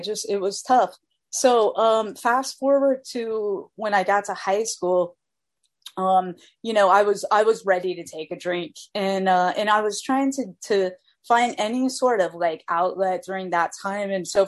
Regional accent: Florida, United States; like growing up in Florida, like the underground music, like and rave scene, like that was the really big thing.

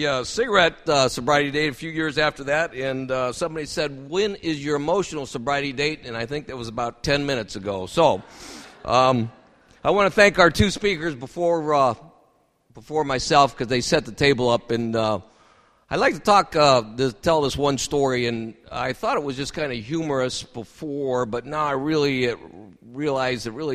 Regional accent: Akron, Ohio, United States; I happen to be from out of town. I'm from Akron, Ohio.

